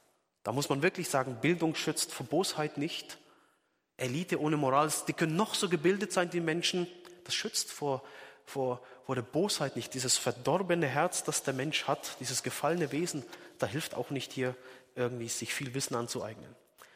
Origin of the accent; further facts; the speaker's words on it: Ansbach, Bavaria, Germany; Auch dort in meiner Heimatstadt der erste Selbstmordanschlag mit Sprengstoffeinsatz, wenige hundert Meter vom Haus meiner Eltern und wo ich gewohnt habe